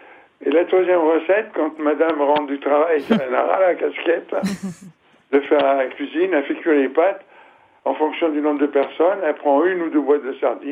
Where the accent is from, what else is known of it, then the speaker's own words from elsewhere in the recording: France; Je suis français, mais mes origines sont italiennes.